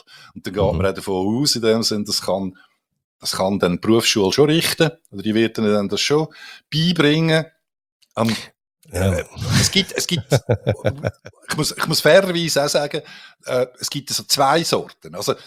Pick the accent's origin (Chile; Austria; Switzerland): Switzerland; Wir sind ja Schweizer.